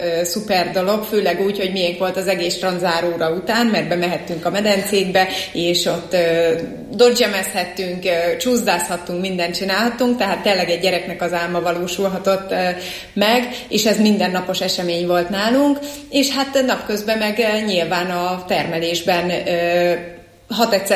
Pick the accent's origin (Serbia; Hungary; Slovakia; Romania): Hungary; Miskolc, Borsod-Abaúj-Zemplén; Törzsgyökeres miskolci vagyok, és szeretem is azt mondani, hogy lokálpatrióta vagyok. Nagyon fontos számomra Miskolc, tényleg avasi gyerekként nőttem fel, és azt is nagyon szerettem, ahogy ott felnőttem.